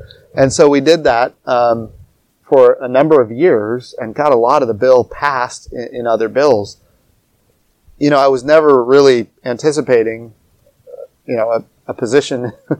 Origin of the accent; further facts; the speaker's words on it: Oklahoma, United States; I'm from Oklahoma